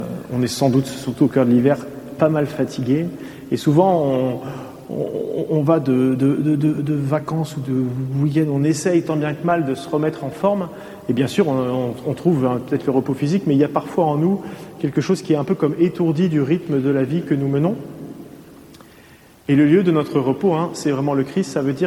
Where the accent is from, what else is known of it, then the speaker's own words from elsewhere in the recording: the Alps, France; Moi, je viens des Alpes, ma mère est des Hautes-Alpes, donc les Alpes du Sud.